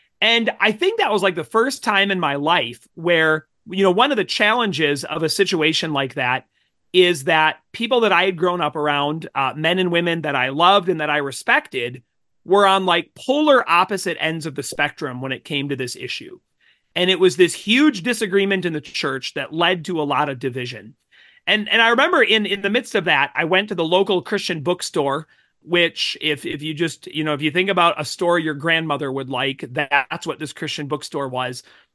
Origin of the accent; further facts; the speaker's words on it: Minnesota, United States; So I grew up in the Evangelical Free Church of America in South Central Minnesota.